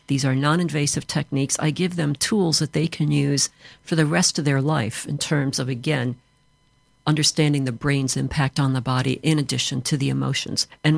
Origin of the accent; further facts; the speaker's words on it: United States; now in United Kingdom; growing up in the States like I did, it was something that you did every year